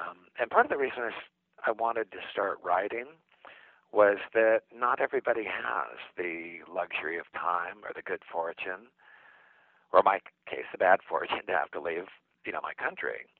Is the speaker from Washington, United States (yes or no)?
no; California, United States; I grew up in the Bay Area